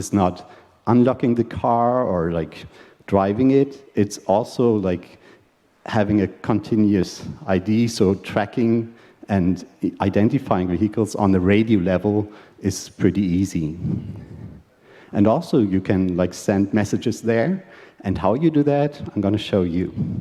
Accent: Salzburg, Austria; So, and about me, I'm from Salzburg, Austria

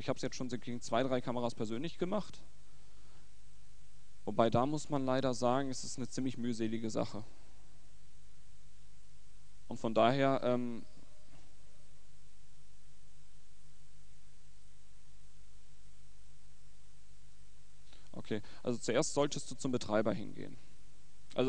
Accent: North Rhine-Westphalia, Germany; Ich komme aus NRW

